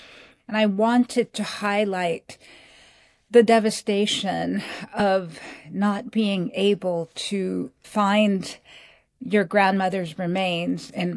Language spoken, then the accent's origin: English; Beirut, Beirut Governorate, Lebanon; I grew up in Beirut during the Civil War, and water rationing was something that I really grew up